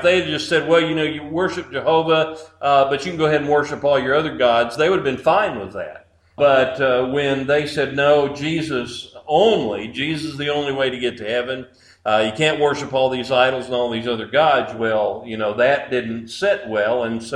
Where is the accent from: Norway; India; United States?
United States; You know, most of us, we grew up in America where there was at least a widespread cultural Christianity, a kind of Christian consensus.